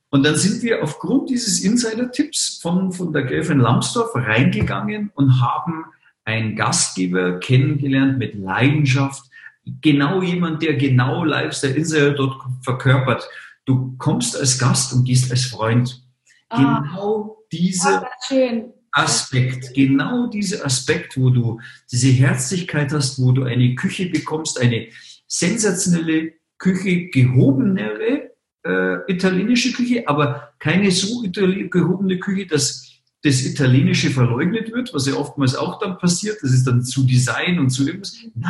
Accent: Munich, Bavaria, Germany; born there; und ich bin in München geboren, ich gebe es zu. Also bin gebürtiger Münchner, geborener Münchner.

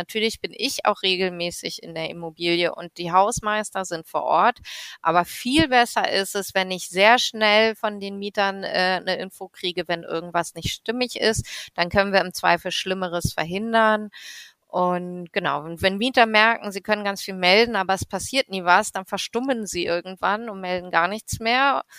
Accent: Berlin, Germany; Ich bin Berlinerin gebürtig.

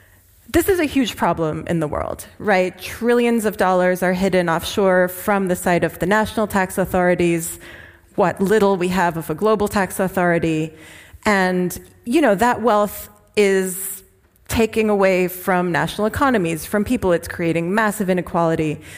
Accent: Geneva, Switzerland; accent: Swiss; English is a second language; now in New York, United States; I live in New York, so I've come a long way, but I'm actually from Switzerland. It might surprise you with my funny name and my accent, but I lived 18 years in Geneva

